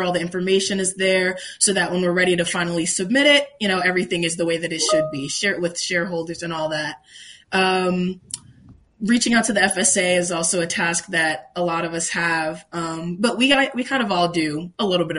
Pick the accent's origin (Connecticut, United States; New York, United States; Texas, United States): Connecticut, United States; New Haven; now in Kentucky, United States; Yeah, I'm from New Haven, Connecticut. I grew up there, you know, went to high school there, and then for college, I am currently in the University of Kentucky.